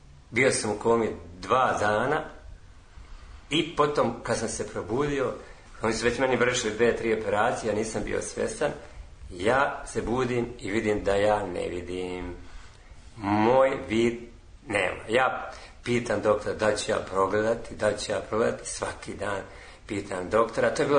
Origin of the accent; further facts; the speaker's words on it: Makovište, Zlatibor District, Serbia; also born or lived in Belgrade; Ja sam rođen u Kosjeriću, selo Makovište, i završio sam tamo osnovnu školu. Otišao sam da se školujem, srednju školu sam završio u Beogradu, s građevinsku.